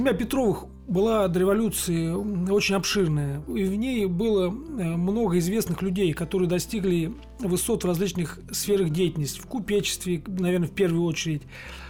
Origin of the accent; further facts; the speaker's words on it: Yelets, Lipetsk Oblast, Russia; Ну, во-первых, Елец. Я тоже коренной ельчанин в нескольких поколениях.